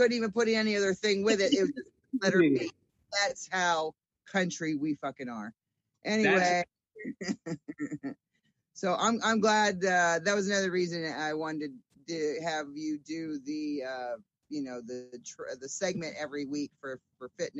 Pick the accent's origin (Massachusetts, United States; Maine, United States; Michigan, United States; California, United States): Maine, United States; Houlton; I'm from Holton, Maine on the Canadian border.